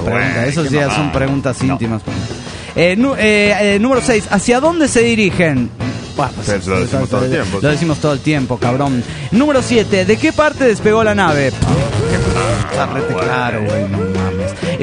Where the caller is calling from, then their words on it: León, Guanajuato, Mexico; de León, Guanajuato, México.